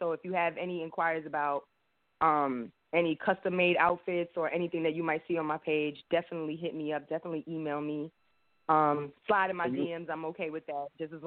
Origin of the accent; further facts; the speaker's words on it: Brooklyn, New York, United States; I'm from Brooklyn.